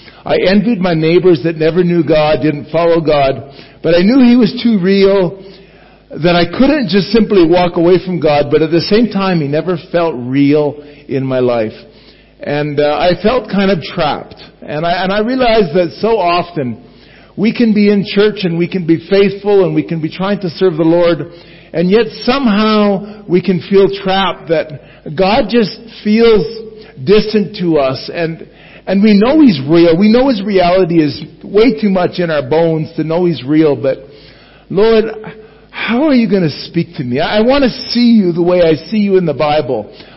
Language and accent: English; Alberta, Canada; I'm from Canada, and I'm from the northern part of Canada, about 1,000 kilometers north of the U.S. border in the province of Alberta. I'm a farmer. My grandfather migrated from Sweden, so my roots are from there originally, but I don't even speak the language